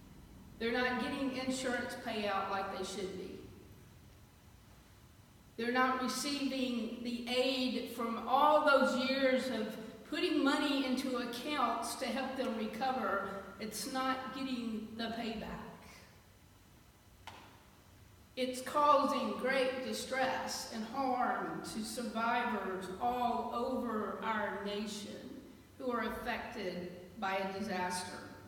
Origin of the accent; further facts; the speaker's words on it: Alabama, United States; I grew up in Alabama. So instead of saying South Alabama, we call it Lower Alabama.